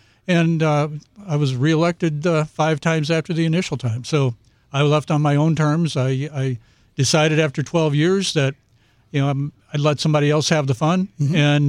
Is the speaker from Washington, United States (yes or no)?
no; Missouri, United States; I grew up in St. Charles County.